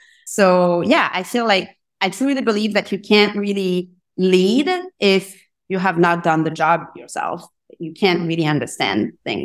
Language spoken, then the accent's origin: English; Paris, Île-de-France, France; moved away as an adult; now in New York, United States; I'm originally from Paris. I grew up next to Paris and moved to New York about 9 years ago, originally to do academic research